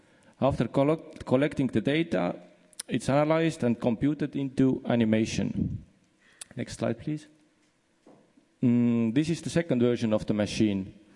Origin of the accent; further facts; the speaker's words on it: Estonia; English is a second language; We come from Estonia, and Estonia is a little country in Northeast Europe.